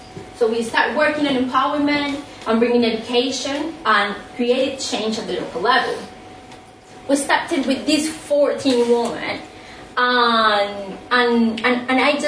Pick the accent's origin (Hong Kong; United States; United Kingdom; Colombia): Colombia; I'm originally from Colombia